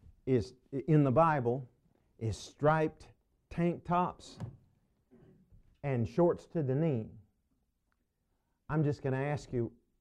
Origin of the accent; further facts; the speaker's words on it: Indiana, United States; now in Illinois, United States; But I come from Northeast Indiana originally, and then, you know, at large. We've been everywhere. And then now we're in South Central Illinois.